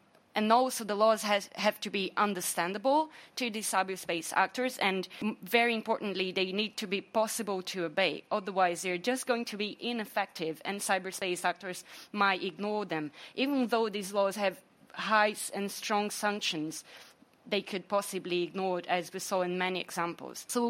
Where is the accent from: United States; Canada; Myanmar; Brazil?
Brazil; English is a second language; I bring here one example because I come from Brazil and we are quite excited about our new internet law.